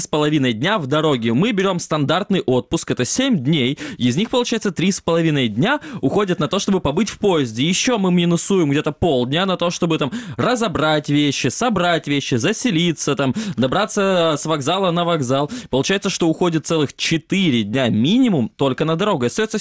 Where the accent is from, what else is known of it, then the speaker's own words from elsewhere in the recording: Kerch, Crimea, Ukraine; Я из Керчи, попробуйте меня запугать.